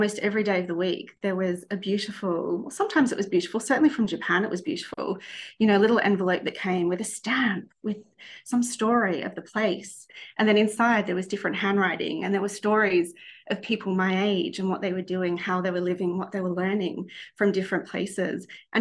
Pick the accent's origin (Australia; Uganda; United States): Australia; Melbourne, Victoria; So I am from Melbourne, and I grew up here never really going anywhere.